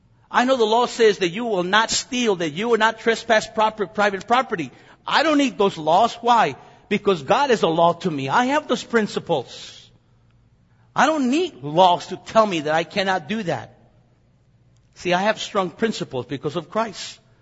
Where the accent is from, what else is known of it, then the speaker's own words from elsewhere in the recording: United States; I'm an American. And therefore, as an American, I have a posture. I'm an American citizen.